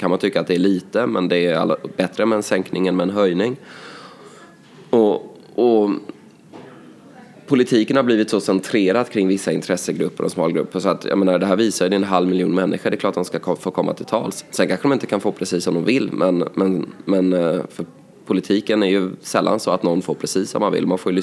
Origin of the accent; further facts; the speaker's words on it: Småland, Sweden; bruket i mina hemtrakter i Småland till exempel, kanske har lagt ner